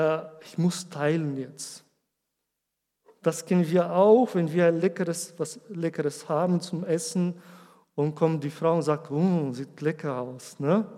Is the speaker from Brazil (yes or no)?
yes; Brazil; now in Germany; Und ich kann ein Beispiel von mir geben, dass wir sind aus Brasilien vor 9 Jahren und wir haben nichts mitgebracht, nur Klamotten und so.